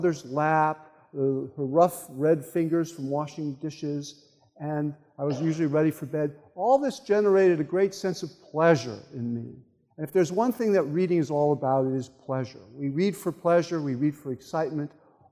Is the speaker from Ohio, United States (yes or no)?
yes; Lorain, Ohio, United States; I grew up in Lorain, Ohio, which is a classic Ohio Rust Belt working town. My father was a steel worker.